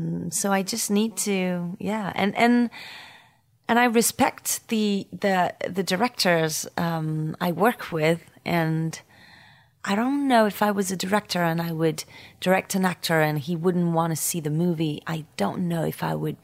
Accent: Paris, Île-de-France, France; accent: French Parisian; English is a second language; to lose my French Parisian accent.

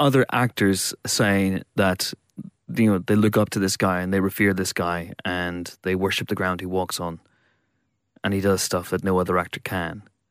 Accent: Northern Ireland, United Kingdom; So if I'm from the Adam's apple of Northern Ireland, he would be from the bit round the back near the jugular.

